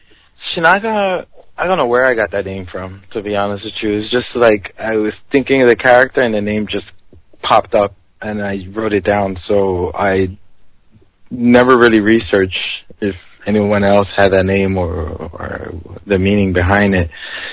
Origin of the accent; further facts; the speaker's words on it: New York City, New York, United States; And growing up in New York City, and I give lots of thanks to this because it really opened my eyes to many different things.